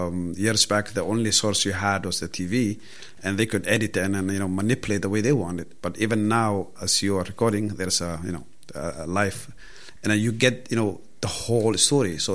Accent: Netherlands; I grew up in Holland. And at the age of 14, I used to hate going to school

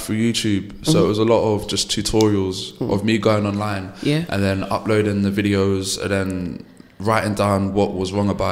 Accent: London, United Kingdom; So I'm originally from West London.

